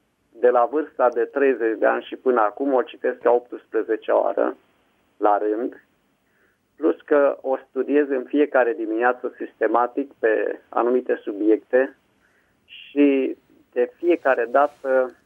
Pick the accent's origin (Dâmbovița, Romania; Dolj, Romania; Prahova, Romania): Dâmbovița, Romania; Vulcana-Băi; sunt din Vulcana Băi, Dâmbovița.